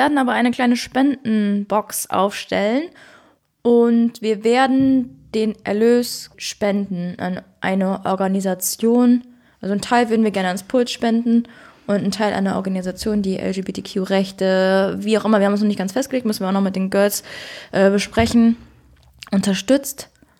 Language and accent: German; Duisburg, North Rhine-Westphalia, Germany; now in Düsseldorf, Germany; Weil meine Heimatstadt ist Duisburg.